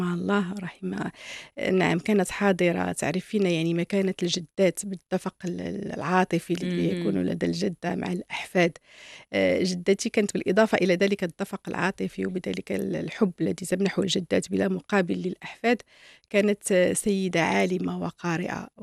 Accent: Souss-Massa, Morocco; also born or lived in Rabat; ولدت في الرباط أنا وإخواتي، وبعد ذلك وبحكم العمل ديال الوالد ديالي رحمه الله انتقلنا إلى منطقة سوس، وعبر مناطق مختلفة من منطقة سوس. كان هناك مناطق جبلية، بعد ذلك انتقلنا إلى مناطق في السهل في الشتوكة أيتباها

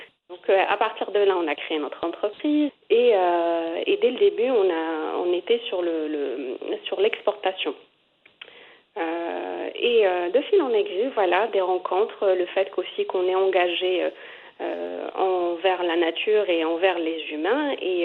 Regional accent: Morocco; moved away as an adult; j'ai quitté très jeune le Maroc. J'ai quitté à mes 18 ans pour faire mes études. Donc, je ne connaissais que ma ville natale

